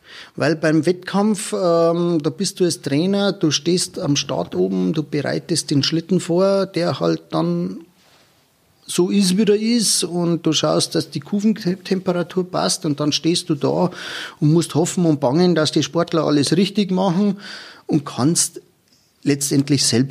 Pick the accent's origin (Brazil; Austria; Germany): Germany; Bavaria; Ja, meine Heimat, das Berchtesgadener Land